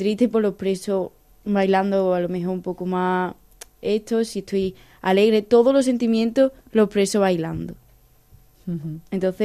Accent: Almendralejo, Extremadura, Spain; siempre llevaré Extremadura por bandera, siempre recalcaré que soy extremeña y de Almendralejo.

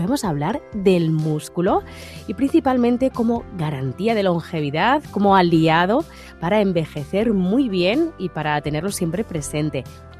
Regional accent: Trujillo, Extremadura, Spain; A buen sitio has ido a poner la era, que se dice en mi pueblo, tanto en Valverde como en Trujillo

